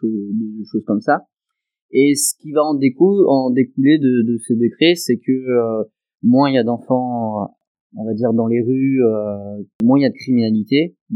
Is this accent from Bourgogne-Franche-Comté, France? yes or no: yes; Mâcon, Bourgogne-Franche-Comté, France; moi, je suis originaire de Mâcon